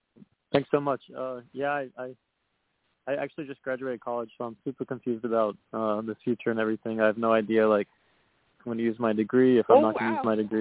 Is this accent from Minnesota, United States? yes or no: no; Wisconsin, United States; from Wisconsin.